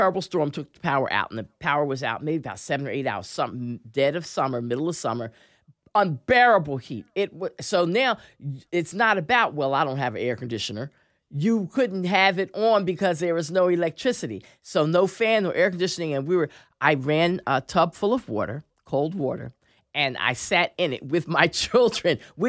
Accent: Philadelphia, Pennsylvania, United States; I remember hot, hot, hot summers in past years when I was a little girl growing up in Philadelphia.

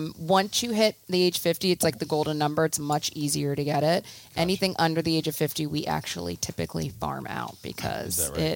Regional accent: Pennsylvania, United States; So I'm from Bucks County.

